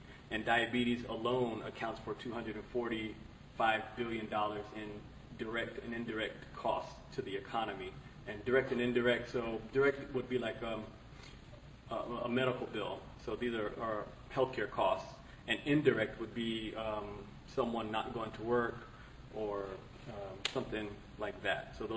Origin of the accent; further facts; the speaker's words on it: Virginia, United States; So, again … I'm from Virginia.